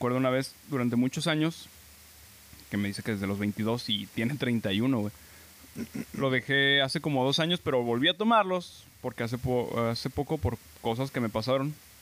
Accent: Guadalajara, Jalisco, Mexico; No es como los tapatíos, ¿verdad? Que todos picamos, güey.

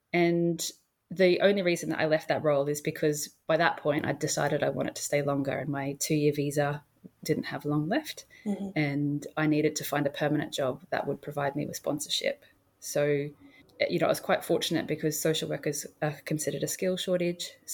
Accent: Australia; accent: Australian; now in United Kingdom; my Australian accent just helped me to sound a lot more, I guess, relatable or something.

